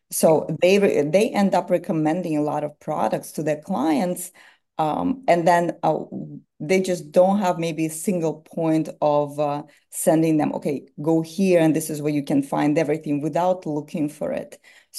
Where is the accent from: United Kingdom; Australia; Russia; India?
Russia; moved away as an adult; now in United States; I'm from Russia, he's from Italy. We came here a long time ago, as young adults.